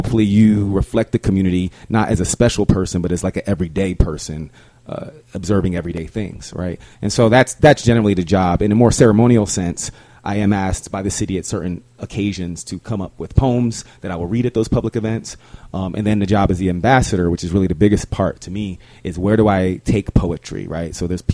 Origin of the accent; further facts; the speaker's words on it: New Jersey, United States; So I've only been here 8 years. I'm this dude from New Jersey. Like, I didn't grow up here.